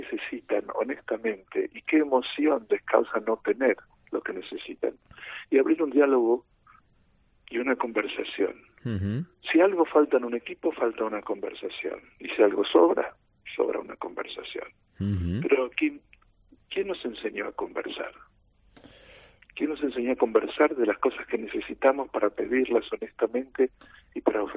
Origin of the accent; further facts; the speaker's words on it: Argentina; accent: Argentine; now in Spain; Yo estoy en España, ya me reconoces mi acento argentino, sí. Yo estoy en España hace 20 años.